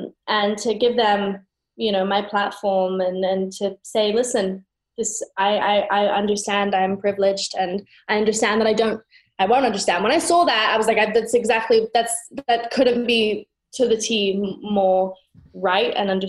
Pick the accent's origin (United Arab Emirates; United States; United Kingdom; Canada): United Kingdom; The fact that I'm British.